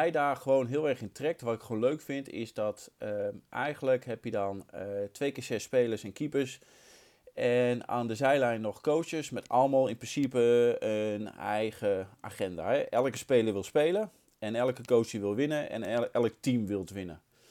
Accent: De Meern, Utrecht, Netherlands; born there; Goh, mijn eerste scheidsrechtersvak, regio Utrecht. Ik ben geboren in de Meren.

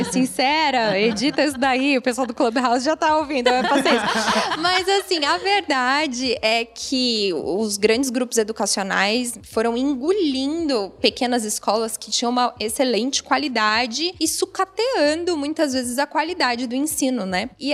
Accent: São Paulo, Brazil; also born or lived in Campinas; Eu sou de São Paulo, mas à época eu morava em Campinas e fiz faculdade lá.

